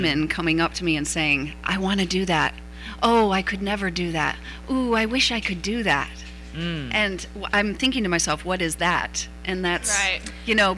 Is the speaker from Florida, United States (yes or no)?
no; Michigan, United States; I grew up in Michigan.